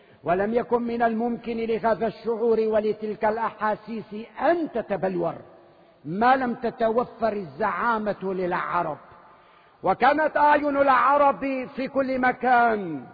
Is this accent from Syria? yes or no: yes; Syria; وما شأنك أن تتولى تصريحات تعود علينا كسوريين بالتشرد